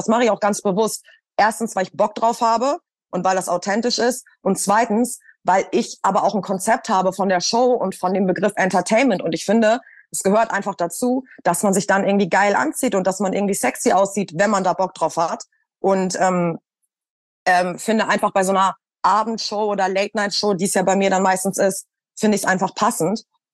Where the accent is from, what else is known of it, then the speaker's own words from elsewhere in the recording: Hamburg, Germany; now in Berlin, Germany; als ich damals nach Berlin gekommen bin, also ich bin ja aus Hamburg und bin dann 2018, glaube ich, nach Berlin.